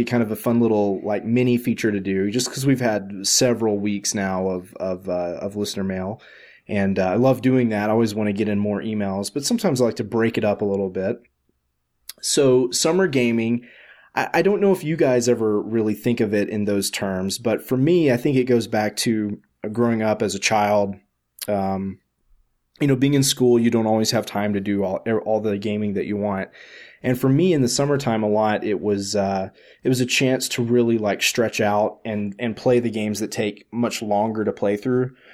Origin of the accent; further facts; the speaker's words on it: the South, United States; And I grew up in the South where it's friggin' hot in the summer and you don't want to go outside.